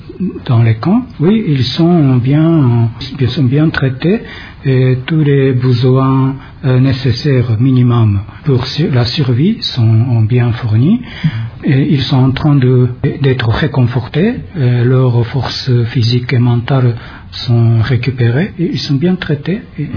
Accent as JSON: {"language": "French", "country": "Japan", "tie": "born there", "second_language": "French", "said": "la rivière de Ubangi a été tellement belle, qui ressemble vraiment à mon pays natal"}